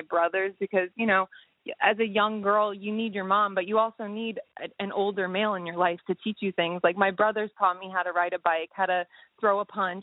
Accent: Pennsylvania, United States; I was about 2 years old when we moved to Pennsylvania.

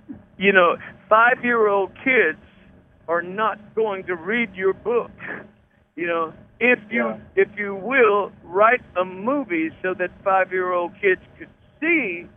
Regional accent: Vinton, United States; we are going to go to Vinton, my hometown

